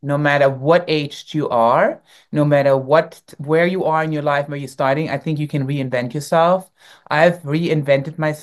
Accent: Berlin, Germany; I grew up in Berlin, Germany, West Berlin

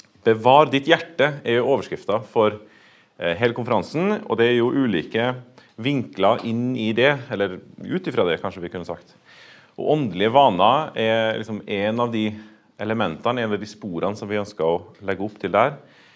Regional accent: Trøndelag, Norway; now in Northern Norway; Jeg fra Trøndelag, helt nord I Trøndelag, opp mot Nordland, eller mot kysten, opp mot Nordland fylket. Men jeg har bodd hele mitt voksne liv I litt ulike plasser I Nord-Norge.

